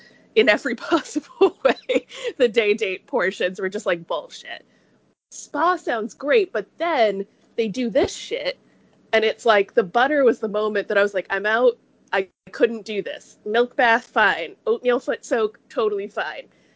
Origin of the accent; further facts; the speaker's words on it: New York, United States; And I'd be like, I'm actually from New York.